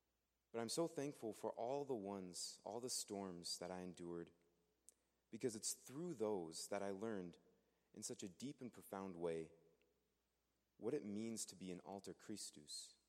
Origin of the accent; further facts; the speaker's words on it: Dickinson, North Dakota, United States; Now, it helps that Dickinson actually is my hometown, but that's besides the point.